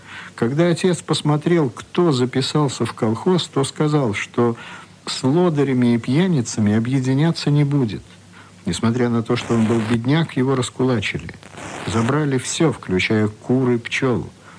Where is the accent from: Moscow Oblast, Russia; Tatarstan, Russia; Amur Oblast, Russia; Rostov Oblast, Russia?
Amur Oblast, Russia; also born or lived in Altai Krai; Я родилась в Алтайском крае. В начале 30-х годов, когда мне было несколько недель от рождения, родители моих раскулачили и выслали в Амурскую область.